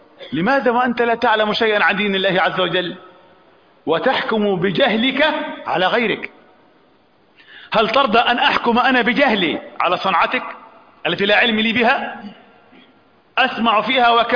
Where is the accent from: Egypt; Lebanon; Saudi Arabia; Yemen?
Egypt; ولكن عندنا في مصر الله به عليم